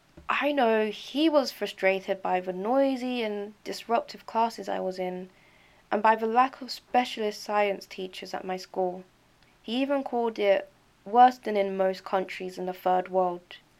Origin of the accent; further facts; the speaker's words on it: Nigeria; now in London, United Kingdom; I'm a black woman, I'm Nigerian, I live in London